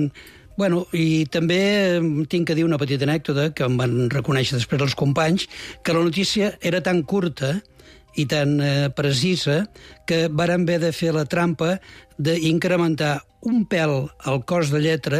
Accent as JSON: {"language": "Catalan", "town": "Vic", "region": "Catalonia", "country": "Spain", "said": "Jo sóc de Vic, mai havia viscut a Barcelona, però tenia molt clar que volia viure prop del mar"}